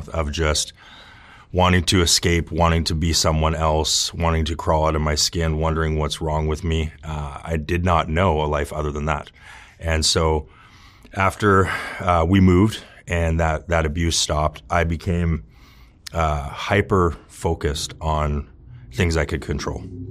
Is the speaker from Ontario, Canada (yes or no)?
no; Kelowna, British Columbia, Canada; born there; I was born in Canada, British Columbia, town called Kelowna, small town, very, very, one of the most beautiful places in the world.